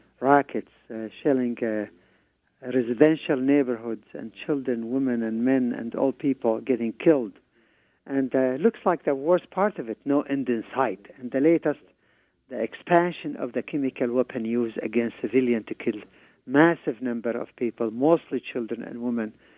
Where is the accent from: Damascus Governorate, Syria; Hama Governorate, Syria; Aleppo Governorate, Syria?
Hama Governorate, Syria; Hama; flooded most of my hometown in the old country, in the city of Hama, where tens of thousands of people killed